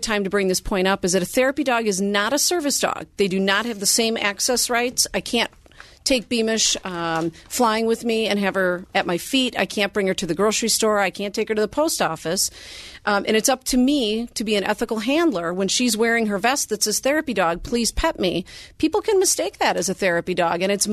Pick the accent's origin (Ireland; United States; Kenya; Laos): Ireland; And I'm Irish.